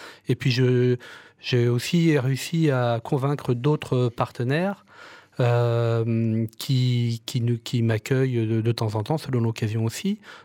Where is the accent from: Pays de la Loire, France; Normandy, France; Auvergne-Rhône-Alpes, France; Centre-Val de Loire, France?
Auvergne-Rhône-Alpes, France; qui se passe chez nous en Auvergne.